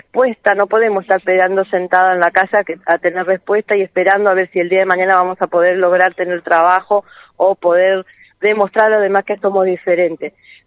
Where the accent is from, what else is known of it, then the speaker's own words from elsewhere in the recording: Argentina; he vivido en varias provincias, soy argentina, nací acá, vine a vivir ahora acá